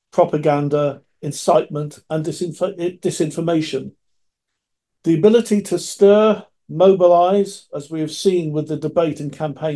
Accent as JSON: {"language": "English", "region": "Wales", "country": "United Kingdom", "said": "as a Welsh Labour member for 52 years now, I'm proud of the reforms achieved since the 1970s."}